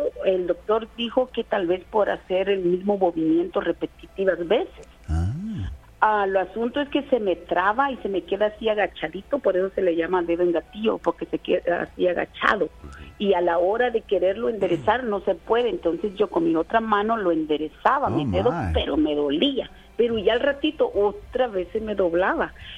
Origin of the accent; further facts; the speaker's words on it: Guatemala; moved away as an adult; now in California, United States; Yo soy de Guatemala y vivo aquí ya en California desde hace 23 años.